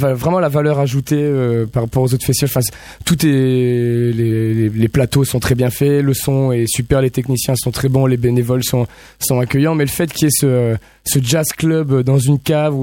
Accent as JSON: {"language": "French", "town": "Lille", "region": "Hauts-de-France", "country": "France", "tie": "born there", "said": "Alors comme je suis né à Lille, je me dis dans le nord, je me dis bon, moi je suis ch'tiwaïen"}